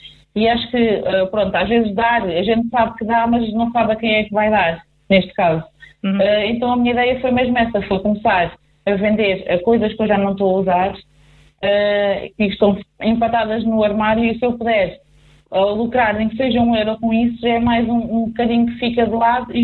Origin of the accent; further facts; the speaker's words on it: Azambuja, Lisbon, Portugal; eu sou mesmo de Azambuja, sou filha da terra